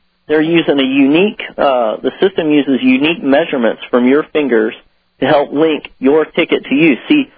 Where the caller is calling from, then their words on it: Florida, United States; Yeah, I am calling from Florida.